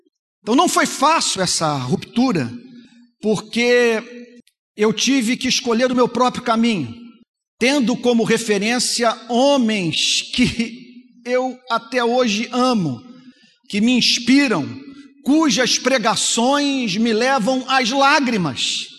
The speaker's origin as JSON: {"language": "Portuguese", "region": "Rio de Janeiro", "country": "Brazil", "tie": "born or raised there", "said": "eu sou carioca, nascido na Lapa, gosto de feijão preto, torço para o Botafogo"}